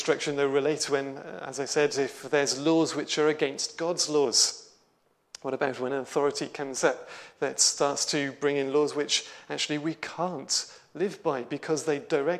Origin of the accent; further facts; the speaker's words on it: United Kingdom; we've got a democracy where we as British citizens have the ability to be able to, freedom and ability to campaign, to challenge.